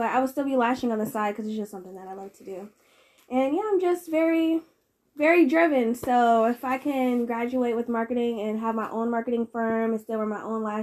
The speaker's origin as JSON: {"language": "English", "region": "Connecticut", "country": "United States", "tie": "born or raised there", "said": "I'm from Connecticut. So, growing up in Connecticut, I was very spoiled."}